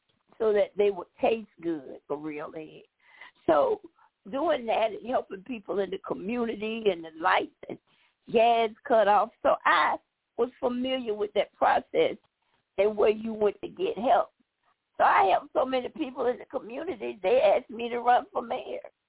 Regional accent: Riverdale, Georgia, United States; And I'm from Riverdale, Georgia.

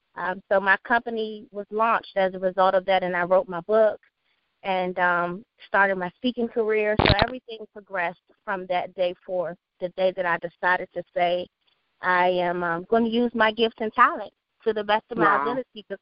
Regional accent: Washington, District of Columbia, United States; Born and raised in Washington, D.C., I started my own company, Empowerment Station

